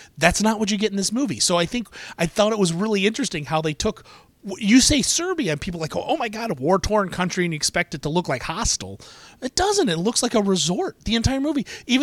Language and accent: English; United States; it's particularly American because I'm American